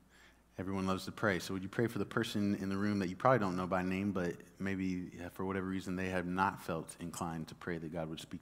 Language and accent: English; Dallas, Texas, United States; I grew up in Dallas, and so there's two churches that have impacted my life greatly